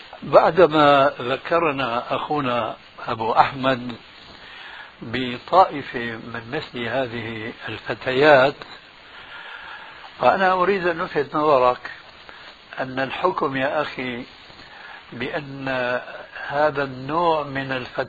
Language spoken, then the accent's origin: Arabic; Damascus, Damascus Governorate, Syria; نحن نعرف هناك في دمشق ونعرف هنا